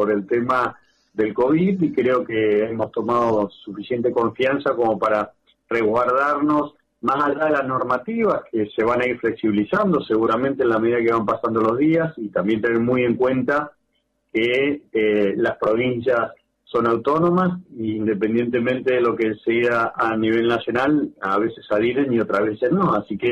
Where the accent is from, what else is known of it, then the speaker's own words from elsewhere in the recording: Argentina; Somos los argentinos, es como que parece que recién viajamos cuando estamos llegando al destino que elegimos